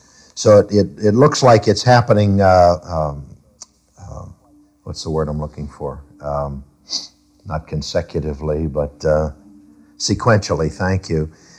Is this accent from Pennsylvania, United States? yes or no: yes; Pennsylvania, United States; You know, I grew up in Pennsylvania. Farms were 100 acres, 200, 300, maybe 400 acres is a big farm.